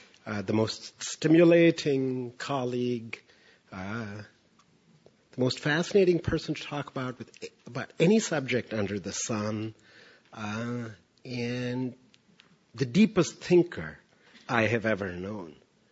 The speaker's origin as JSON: {"language": "English", "town": "Pudukkottai", "region": "Tamil Nadu", "country": "India", "said": "I said, \"I'm from India.\" He said, No. \"Where in India?\" I said, \"I'm from Tamil Nadu,\" which is a state in India. He said, No. \"Where in Tamil Nadu?\" So I said, \"I come from a small village near a small town called Pudukkottai.\""}